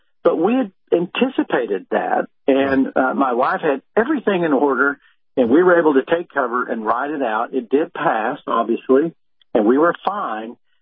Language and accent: English; Texas, United States; Well, growing up in Tornado Alley